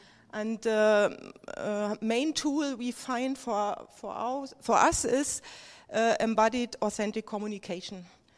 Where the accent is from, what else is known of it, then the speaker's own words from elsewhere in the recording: Germany; English is a second language; from Germany, and I want to tell